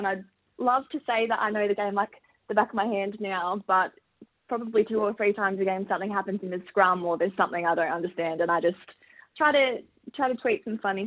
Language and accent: English; Adelaide, South Australia, Australia; now in Melbourne, Australia; I grew up in Adelaide, worked at a small newspaper there as a sports journalist before landing the role with Storm and then moved to Melbourne for the job.